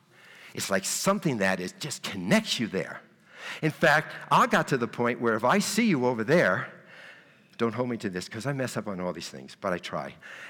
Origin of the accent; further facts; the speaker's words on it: New Jersey, United States; I'm from Jersey. We do not hug in Jersey.